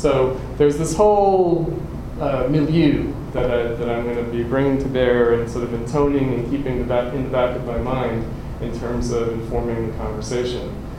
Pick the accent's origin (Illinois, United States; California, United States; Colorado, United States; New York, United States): New York, United States; And my own background, I'm from New York